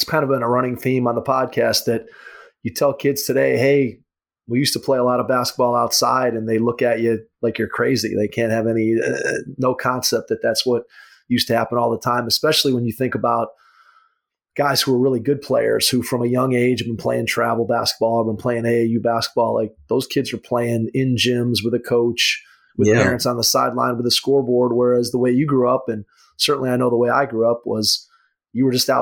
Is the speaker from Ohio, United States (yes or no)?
yes; Strongsville, Ohio, United States; I grew up in Strongsville, Ohio.